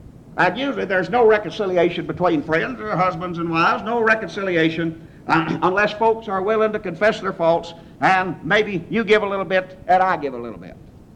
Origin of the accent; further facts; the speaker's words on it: Texas, United States; accent: Texan; I speak a version of it known as bad Texan